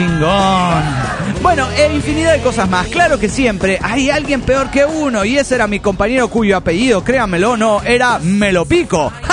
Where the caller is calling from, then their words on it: Cádiz, Andalusia, Spain; de Cádiz, España.